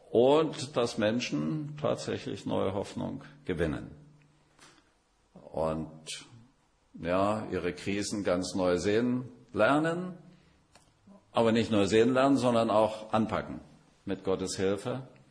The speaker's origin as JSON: {"language": "German", "town": "Markkleeberg", "region": "Saxony", "country": "Germany", "tie": "born or raised there", "also_born_or_lived": "Sudetenland", "moved": "yes", "said": "ich bin aus Leipzig, Markkleeberg, aufgewachsen, geboren im Sudetenland, mit 1,5 Jahren als kleines Windelkind auf dem Schoß meiner Mutter durchs Erzgebirge gefahren worden."}